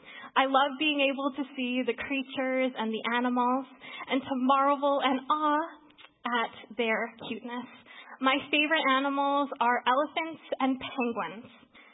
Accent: Manitoba, Canada; especially growing up in Manitoba, which is the polar bear capital

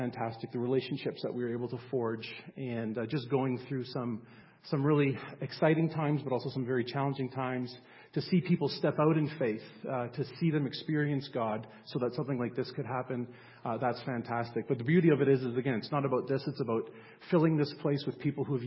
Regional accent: Ontario, Canada; I grew up in Southern Ontario

